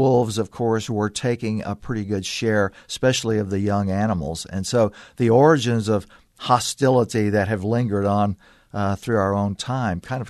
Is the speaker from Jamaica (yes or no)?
no; Louisiana, United States; I have been around them since I was a kid growing up in Louisiana